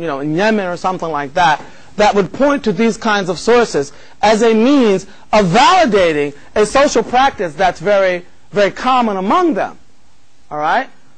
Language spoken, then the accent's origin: English; Philadelphia, Pennsylvania, United States; I mean, I think from Philadelphia. I mean, that's my hometown.